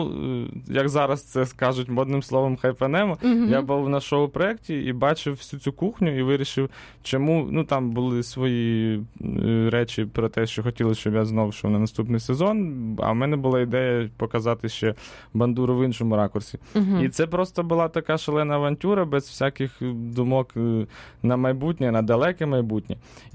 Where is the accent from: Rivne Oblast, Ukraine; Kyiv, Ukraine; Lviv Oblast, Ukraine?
Kyiv, Ukraine; Корінний киянин. На Подолі.